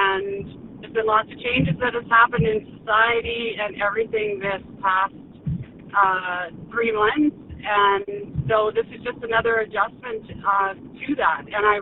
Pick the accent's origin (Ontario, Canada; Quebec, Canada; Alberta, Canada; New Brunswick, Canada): Alberta, Canada; Peace River; I was born and raised in Peace River and graduated from Glen Mary.